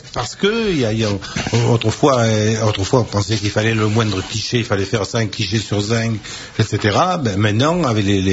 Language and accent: French; Southern France, France; accent: Southern French; dans mon accent méridional qui fait que ça m'est difficile de dire des choses sérieuses